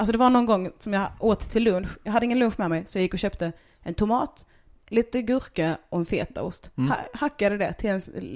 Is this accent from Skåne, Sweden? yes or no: yes; Bjärnum, Skåne, Sweden; also born or lived in Hässleholm; Men jag växte upp i Bjärnum och Hässleholm och sådär. Och jag jobbade ju flera år i Hässleholm.